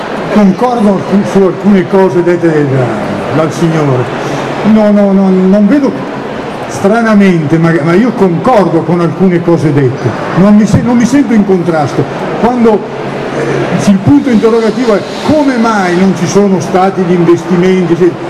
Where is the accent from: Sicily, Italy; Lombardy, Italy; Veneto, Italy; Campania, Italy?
Lombardy, Italy; Milan; siccome vengo da Milano posso dire una cosa